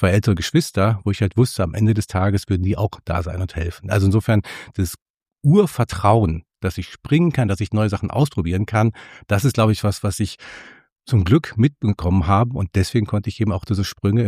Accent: North Rhine-Westphalia, Germany; Also ich komme aus dem Sauerland. Also insofern bin ich sehr provinziell geprägt

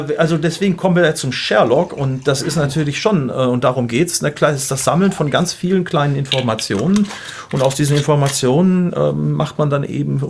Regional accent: Gütersloh, North Rhine-Westphalia, Germany; Gibt auch welche, die sagen so aus Gütersloh, sag ich mal aus meiner Heimat, die würden sagen, oh, der ölt aber gut.

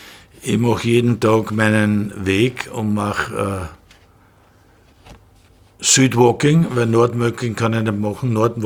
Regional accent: Vienna, Austria; born there; Außerdem bin ich ein geborener Wiener

